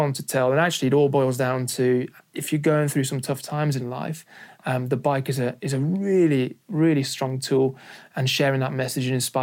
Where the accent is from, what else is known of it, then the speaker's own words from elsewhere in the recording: Flanders, Belgium; first language Flemish; English is a second language; Yeah, that's my mother tongue. Yeah.